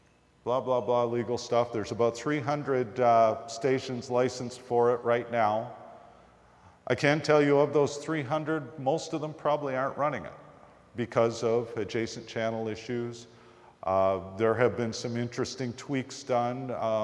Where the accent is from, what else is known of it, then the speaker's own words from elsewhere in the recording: Canada; Now, I'm Canadian, so that doesn't really count.